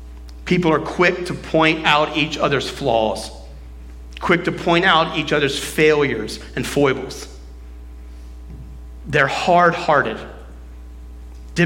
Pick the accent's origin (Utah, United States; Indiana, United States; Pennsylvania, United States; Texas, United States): Texas, United States; I'm from Texas, so I can say that.